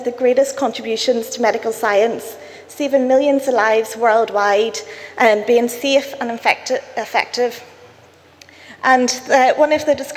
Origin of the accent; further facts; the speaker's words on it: Belfast, Northern Ireland, United Kingdom; accent: Belfast; And I will try and slow down my Belfast accent, as I know it's extremely hard to understand.